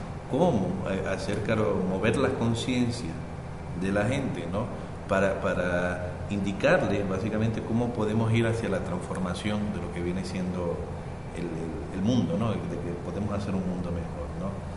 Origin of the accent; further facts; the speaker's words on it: Puerto Rico; Yo que vengo de Puerto Rico, ¿no?